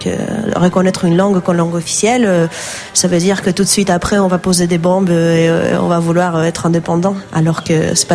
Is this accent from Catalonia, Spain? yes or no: no; Asturias, Spain; first language ast; French is a second language; la défense de la langue asturienne, qui est ma langue maternelle